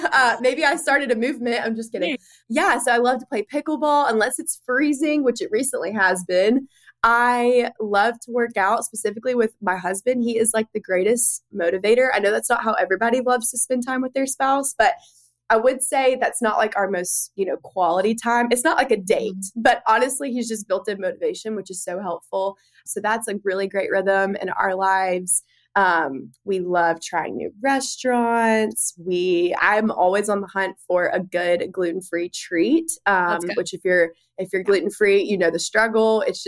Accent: Birmingham, Alabama, United States; now in Charlotte, United States; But I'm born and raised in Birmingham. My whole family is still there. And almost 7 years ago, when I graduated from the University of Alabama, I moved to Charlotte, North Carolina

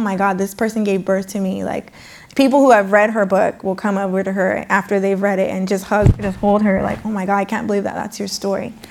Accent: California, United States; And that's how I ended up growing up in Silicon Valley.

